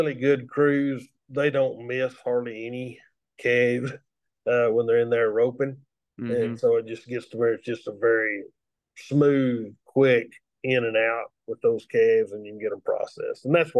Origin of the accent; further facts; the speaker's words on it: Texas, United States; I grew up in West Texas, and the way we worked cattle was very similar anywhere we went within that area.